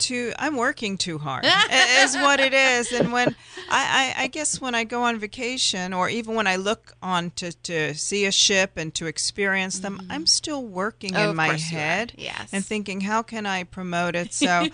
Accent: New York, United States; I try not to, though, because I'm from New York originally.

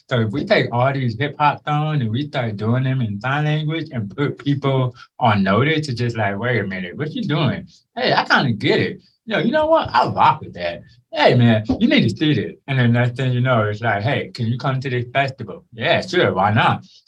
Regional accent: Texas, United States; also born or lived in Georgia, United States; So I grew up more in Texas after being born in Georgia.

